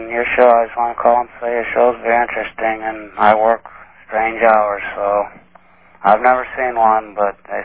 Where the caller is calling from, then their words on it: Ellsbury, Missouri, United States; I'm from St. Louis, Ellsbury. Maybe you've heard of Ellsbury. We've had a few sightings out this way.